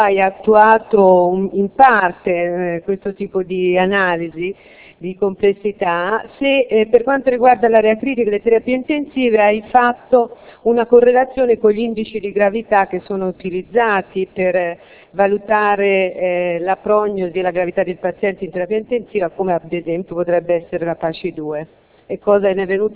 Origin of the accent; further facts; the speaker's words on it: Arezzo, Tuscany, Italy; così io che sono di Arezzo, sono vicino